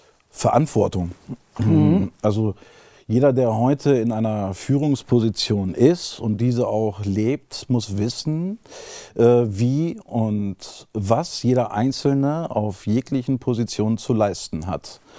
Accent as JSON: {"language": "German", "town": "Garbsen", "region": "Lower Saxony", "country": "Germany", "tie": "born or raised there", "said": "bin auch mit Migrationshintergrund. Ich bin halber Kroate. Wer bin ich? In Garbsen auf der Horst groß geworden. Saturnringschule, Orientierungsstufe, dann Realschule und dann weiter in die Ausbildung. Habe bis 1995 hier gewohnt"}